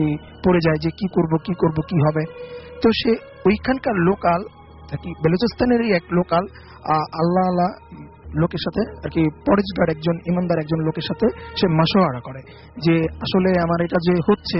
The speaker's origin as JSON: {"language": "Bangla", "town": "Mohammadpur", "region": "Dhaka Division", "country": "Bangladesh", "said": "মোহাম্মদপুর থেকে এসেছি।"}